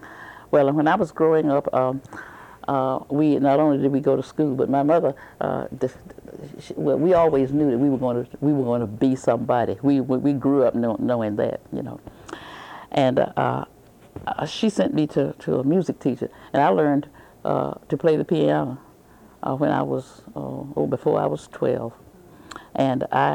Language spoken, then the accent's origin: English; Raleigh, North Carolina, United States; My parents had three girls and three boys, and we grew up in Raleigh. All of us went to school there.